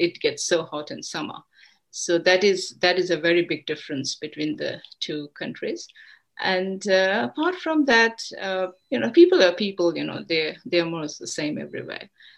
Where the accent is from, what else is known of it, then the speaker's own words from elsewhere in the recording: Dhaka, Dhaka Division, Bangladesh; also born or lived in Canada; now in Brisbane, Australia; I was born in Bangladesh, Dhaka, and I was raised over there as well. Then from there, we went to Canada. We lived there for about 5 or 6 years, and then we migrated to Australia. At the moment, I live in Brisbane, in Australia